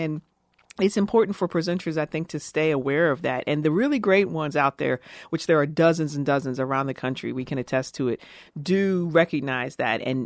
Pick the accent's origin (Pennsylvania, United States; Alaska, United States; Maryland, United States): Pennsylvania, United States; Pittsburgh; I grew up in Pittsburgh, which we claim we're still on the East Coast, but we're practically the Midwest.